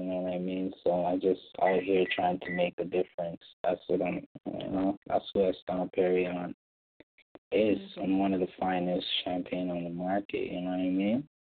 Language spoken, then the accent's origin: English; Toronto, Ontario, Canada; now in London, United Kingdom; Well, I'm born in Toronto, where, you know, originally I'm from Toronto, but my background is, like, Jamaican descendant, you know. And basically, I just, you know, moved out to London a while back.